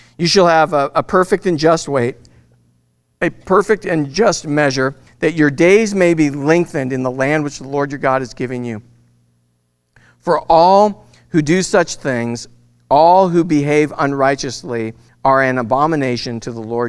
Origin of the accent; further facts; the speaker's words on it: Scotland, United Kingdom; I'm Scottish. I get it.